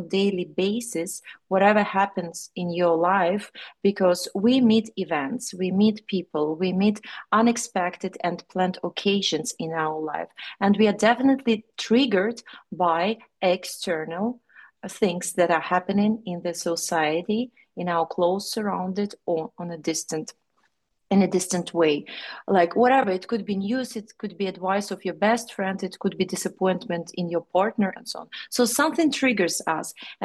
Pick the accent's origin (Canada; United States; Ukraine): Ukraine; English is a second language; also born or lived in United Kingdom; So I was born in Ukraine, raised up also, and since 30 years old, actually, I've been between Great Britain, United Kingdom, and Ukraine